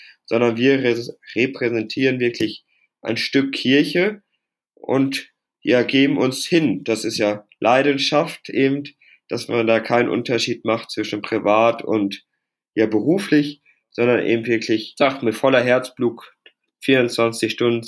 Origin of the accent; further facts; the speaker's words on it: Münster, North Rhine-Westphalia, Germany; in der Region, wo ich herkomme, in Münster.